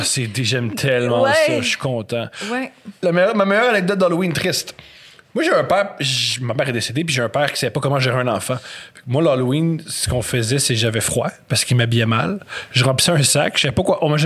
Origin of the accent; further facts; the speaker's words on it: Montreal, Quebec, Canada; born there; Moi, je suis né à Montréal